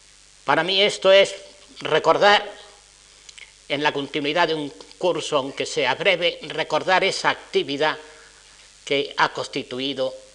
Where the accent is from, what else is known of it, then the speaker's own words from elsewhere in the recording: Granada, Andalusia, Spain; yo lo agradezco como granadino, como profesor jubilado